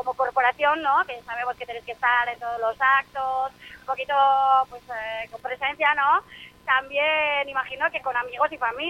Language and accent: Spanish; Falces, Navarre, Spain; ya yo soy de Falces